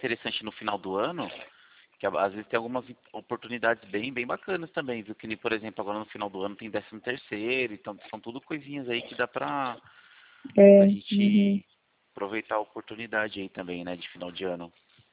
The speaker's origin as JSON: {"language": "Portuguese", "town": "Itu", "region": "São Paulo", "country": "Brazil", "said": "Não sou daqui do interior de São Paulo aqui, sou daqui de Itu."}